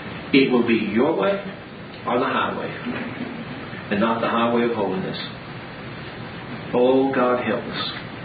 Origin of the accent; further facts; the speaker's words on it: Dallas, Texas, United States; The church I grew up in Dallas is a large church. And I was there 15 years.